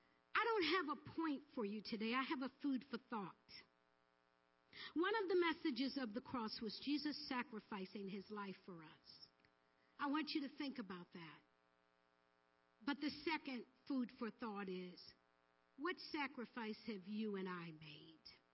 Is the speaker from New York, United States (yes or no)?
yes; New York, United States; I'm from New York.